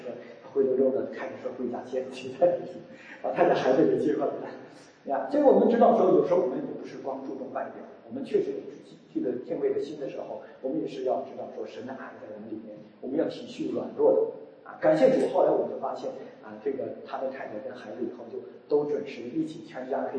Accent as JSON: {"language": "Chinese", "country": "China", "said": "我说我从中国来的，我是这么老远过来"}